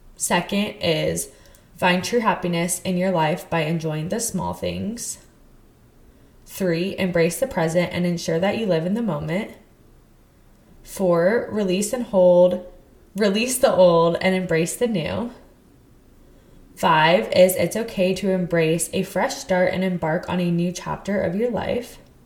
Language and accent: English; Texas, United States; also born or lived in Utah; I grew up in Texas, but then I lived in Utah for a really long time.